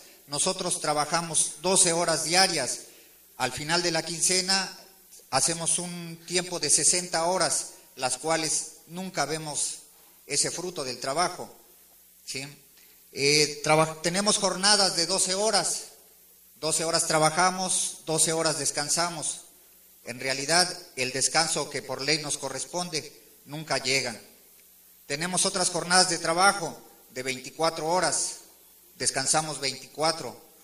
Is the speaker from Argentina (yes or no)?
no; Mexico; No somos mexicanos de segunda